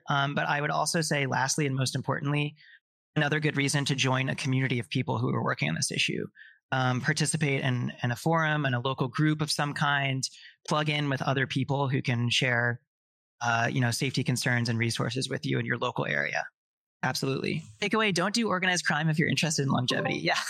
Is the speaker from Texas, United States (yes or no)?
yes; Texas, United States; Folks in their 80s, 90s, including folks in my family, by the way, because I'm from Texas